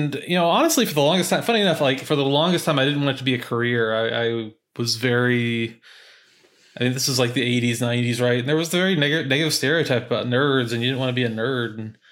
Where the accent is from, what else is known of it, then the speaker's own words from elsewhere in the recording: Kentucky, United States; Eastern Kentucky.